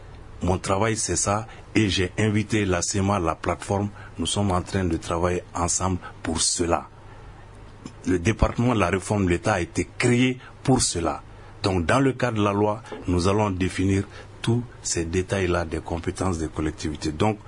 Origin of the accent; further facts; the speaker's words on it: Mopti, Mali; Moi, je viens de Mopti.